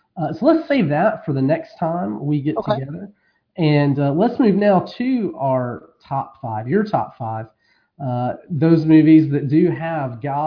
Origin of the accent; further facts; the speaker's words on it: Alabama, United States; And it was so controversial, especially growing up in Alabama.